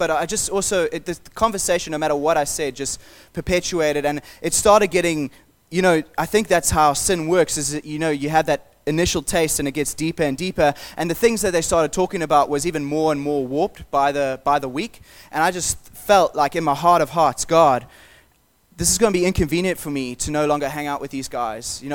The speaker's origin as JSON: {"language": "English", "country": "Zimbabwe", "tie": "born or raised there", "said": "it was quite difficult growing up in Zimbabwe and we went through some tough times"}